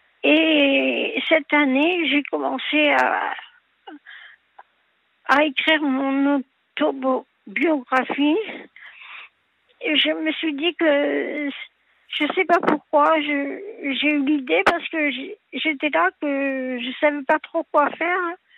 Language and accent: French; Nice, Provence-Alpes-Côte d'Azur, France; je suis née à Nice. Je suis niçoise.